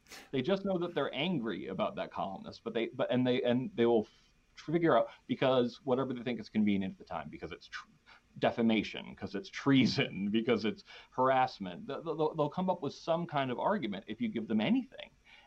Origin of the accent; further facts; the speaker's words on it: Danbury, Connecticut, United States; So, and we grew up in Danbury, Connecticut, which is like in the burbs of New York City